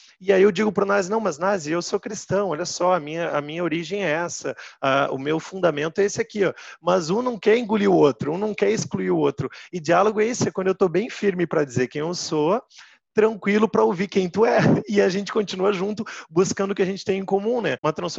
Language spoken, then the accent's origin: Portuguese; Porto Alegre, Rio Grande do Sul, Brazil; é que eu sou de Porto Alegre, né